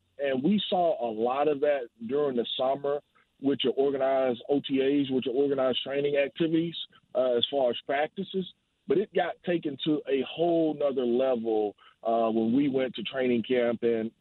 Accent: Mississippi, United States; I could not have been more excited, because I'm from Mississippi. And the team that I played for was coming to Mississippi, was coming to my hometown, was coming to my city.

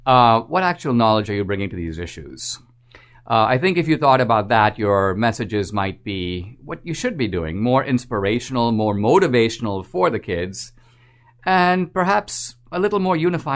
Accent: India; growing up in India

